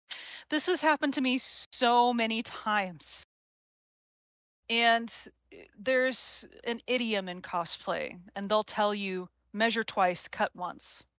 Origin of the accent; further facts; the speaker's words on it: Texas, United States; And of course, you know that we are from Texas, and Texas likes to play around with the weather randomly.